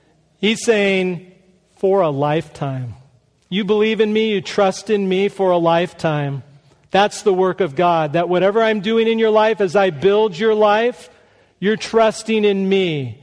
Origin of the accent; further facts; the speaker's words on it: California, United States; Now, I grew up in Southern California, so I could show you pictures of like 6.5 earthquakes that I've been